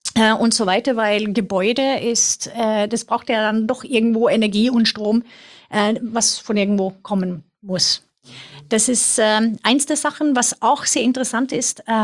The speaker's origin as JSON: {"language": "German", "country": "Sweden", "second_language": "German", "said": "Wir waren in Schweden, ich komme aus Schweden, wer sich wundert über meinen Akzent."}